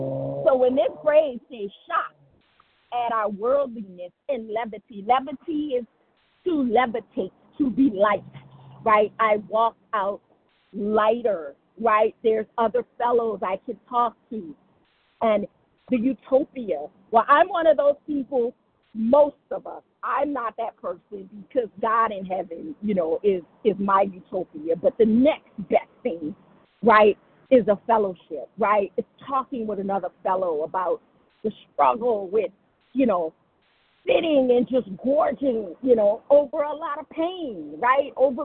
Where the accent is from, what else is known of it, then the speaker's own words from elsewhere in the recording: New Orleans, Louisiana, United States; my life as an African-American woman growing up in the Deep South, in New Orleans